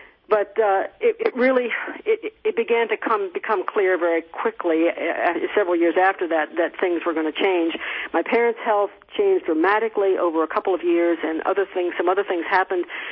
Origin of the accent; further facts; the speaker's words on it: Silver Spring, Maryland, United States; When I was growing up in Silver Spring, Maryland, my parents were members of Foundry United Methodist Church in downtown Washington, D.C. for a few years